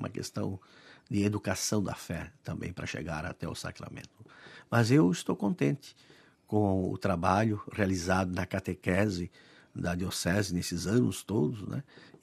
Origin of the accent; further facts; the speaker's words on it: Rio do Sul, Santa Catarina, Brazil; born there; now in São José dos Campos, Brazil; já que eu nasci em Santa Catarina, não é? Rio do Sul, saí de Porto Alegre